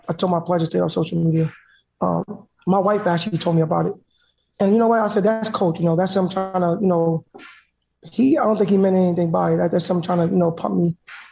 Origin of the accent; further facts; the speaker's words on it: New York, United States; I'm from Jamaica, Queens, New York, so that's up my alley.